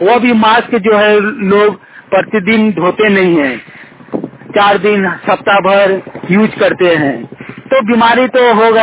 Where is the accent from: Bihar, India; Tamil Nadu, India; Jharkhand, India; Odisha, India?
Jharkhand, India; Kasmar; now in Bengaluru, India; ग्राम कसमार चट्टी, block Kasmar, panchayat Kasmar, जिला बोकारो, राज्य झारखंड का निवासी हूँ। मैं अभी बेंगलोर सिटी पर दिहाड़ी मजदूरी करने आया हूँ